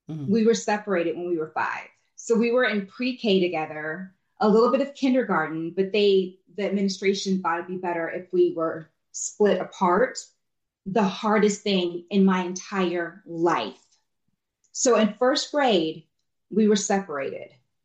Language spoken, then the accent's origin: English; Albany, Georgia, United States; born there; also born or lived in Germany; I was born in Georgia, in Albany